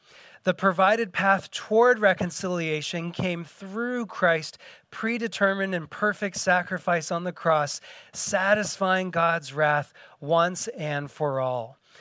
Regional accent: United States; And as an American, I've had a hard time understanding this concept

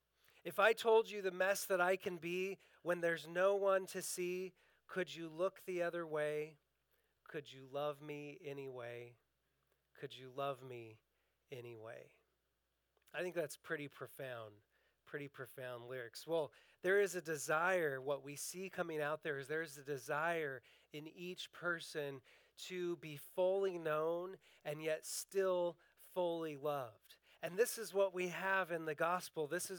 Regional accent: Washington, United States; I grew up in Eastern Washington, a part of the country where it's not completely unusual to see a cowboy hat now and then.

